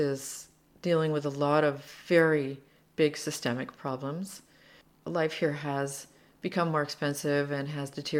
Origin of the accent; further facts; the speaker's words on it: Slovakia; now in Seattle, United States; When I came from Slovakia, where bread costs €1, and I came to Seattle, where bread costs $5 or $6, I was angry for about a year.